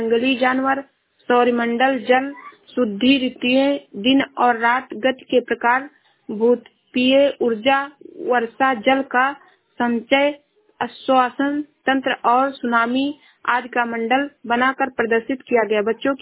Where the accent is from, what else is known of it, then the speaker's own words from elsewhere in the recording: Shravasti, Uttar Pradesh, India; मैं जिला श्रावस्ती से हूँ।